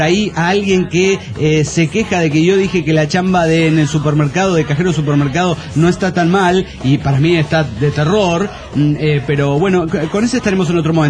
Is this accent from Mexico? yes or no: yes; Mexico City, Mexico; del DF mexicano.